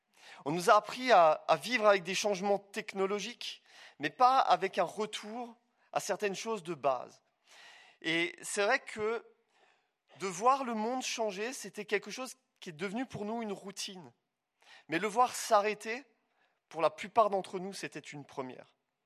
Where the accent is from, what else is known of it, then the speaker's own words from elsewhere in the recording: France; now in Switzerland; moi, en tant que Français qui servait en Suisse